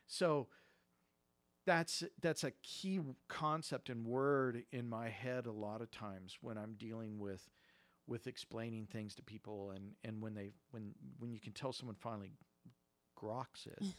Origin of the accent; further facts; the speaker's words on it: Oklahoma, United States; And, you know, growing up in Oklahoma, the buckle of the Bible Belt, you know, it was you know, mind altering.